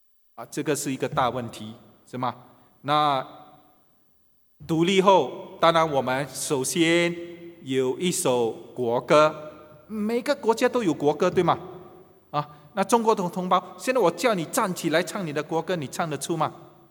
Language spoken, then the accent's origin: Chinese; Singapore; 我是新加坡的公民，那么，所以我不是来自那一个国家，我不是来自那一个国家，我是新加坡的公民。